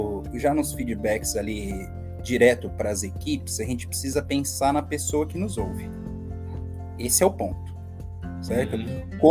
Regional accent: São Paulo, Brazil; Eu vou dar o exemplo que eu sou paulistano, não moro mais em São Paulo.

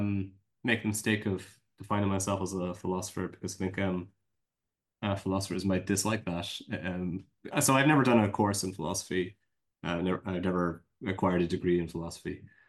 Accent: Ireland; I grew up in Ireland in the kind of 80s and 90s. Most people of my generation would be first generation students in university.

